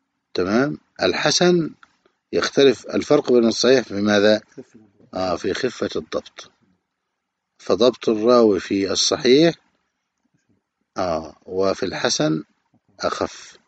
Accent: Egypt; وهذه مصيبة وآفة منتشرة خصوصا في بلدنا مصر

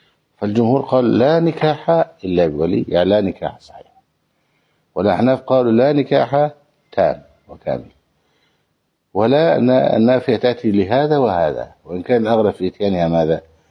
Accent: Egypt; يعني مثلا في مسألة النكاح بلا ولي عندنا في مصر

